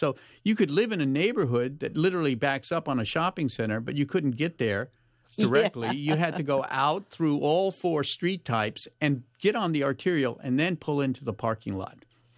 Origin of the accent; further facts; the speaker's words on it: Palo Alto, California, United States; I grew up in Palo Alto, and, you know, there's a great little main street on University Avenue there